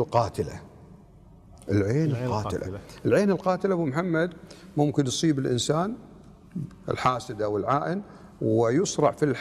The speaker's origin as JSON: {"language": "Arabic", "country": "Kuwait", "said": "اعطيك مثال حي صار معي طبعا في مباراة عندنا في الكويت"}